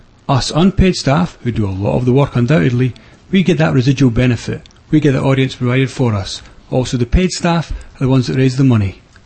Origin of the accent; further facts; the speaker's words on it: Scotland, United Kingdom; I'm actually Lebanese, which is why I have a funny name. I was brought up in Scotland, which is why I have a funny voice.